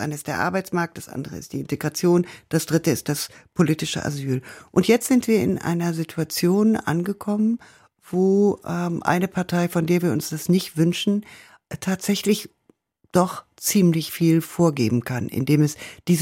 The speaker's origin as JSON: {"language": "German", "region": "North Rhine-Westphalia", "country": "Germany", "said": "Also ich komme aus dem Ruhrgebiet"}